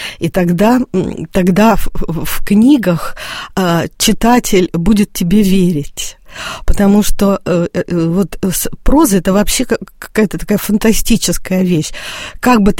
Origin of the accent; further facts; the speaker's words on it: Taganrog, Rostov Oblast, Russia; Причем я родом из Таганрога, мы земляки с Чеховым. И в момент, вот, когда я родилась в 60-м году